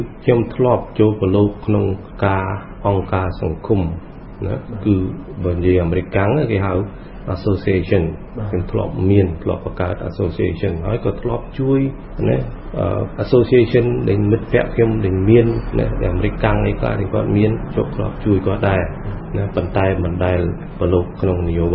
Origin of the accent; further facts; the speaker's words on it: Phnom Penh, Cambodia; born there; ខ្ញុំកើតនៅភ្នំពេញ